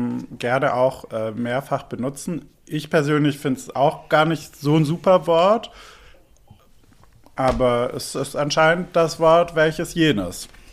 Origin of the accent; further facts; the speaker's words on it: Albstadt, Baden-Württemberg, Germany; der allererste CSD in Albstadt statt. Also meiner Heimatstadt, dem Geburtsort